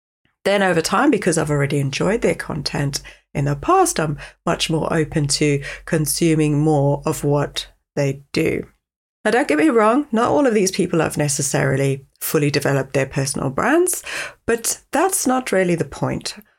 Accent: South Africa; accent: South African; now in England; yes, that is an accent you hear. I'm South African. I live in England. I'm married to a Swede.

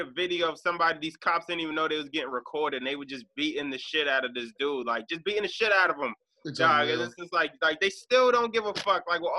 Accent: Massachusetts, United States; especially we're all from Mass

